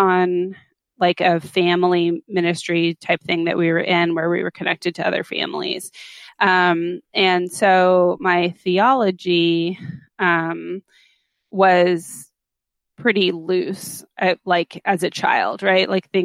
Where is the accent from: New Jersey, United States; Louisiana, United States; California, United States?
California, United States; Los Angeles; So I grew up in a Christian home. My parents, though, were both from the Midwest. I grew up in Los Angeles